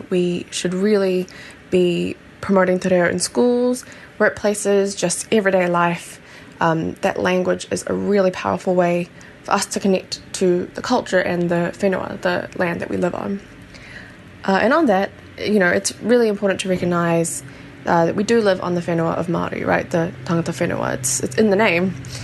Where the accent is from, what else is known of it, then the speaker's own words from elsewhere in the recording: Singapore; also born or lived in Christchurch, New Zealand; now in Auckland, New Zealand; My family and I immigrated from Singapore and I lived for many years in Ōtautahi and I now live in Tamaki Makaurau.